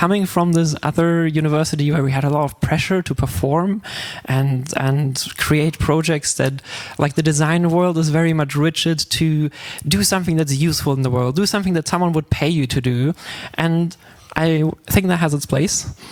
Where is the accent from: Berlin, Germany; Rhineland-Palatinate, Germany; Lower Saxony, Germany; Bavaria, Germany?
Rhineland-Palatinate, Germany; Trier; now in Karlsruhe, Germany; I come from Trier originally and I'm studying design there. And I moved to Karlsruhe